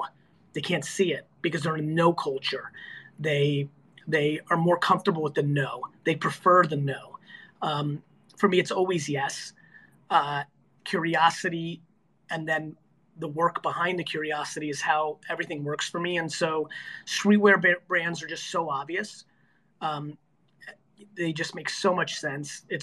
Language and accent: English; New Jersey, United States; Well, like, I'm 46 years old and I grew up in Jersey, right?